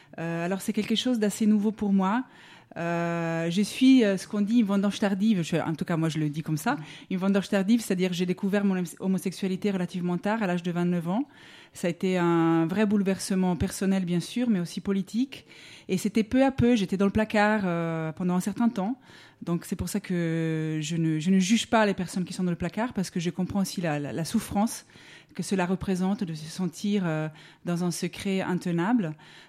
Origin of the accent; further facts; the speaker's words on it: Italian-speaking Switzerland, Switzerland; born there; moved away as an adult; je suis née en Suisse, donc dans la partie italienne de la Suisse.